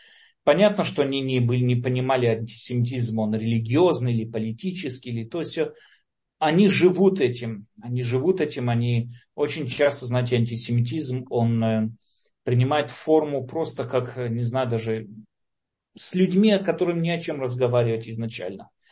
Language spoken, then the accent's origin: Russian; Lviv, Lviv Oblast, Ukraine; now in Israel; И по природе вещей я тоже с Украины, я со Львова